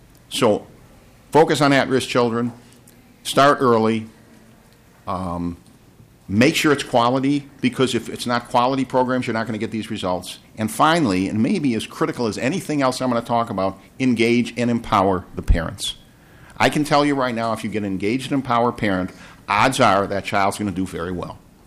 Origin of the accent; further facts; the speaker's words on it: Detroit, Michigan, United States; My hometown is Detroit.